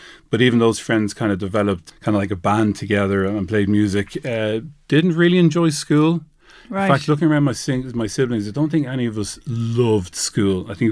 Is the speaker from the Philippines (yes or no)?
no; Dublin, Leinster, Ireland; Yeah, born and reared South County Dublin.